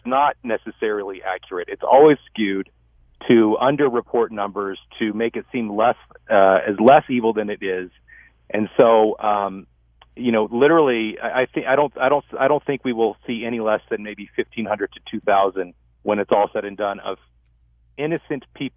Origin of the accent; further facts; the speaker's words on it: United States; now in Israel; I'm an American Israeli citizen. And so we immigrated to Israel to bring the gospel to the Jewish people. My family's Jewish.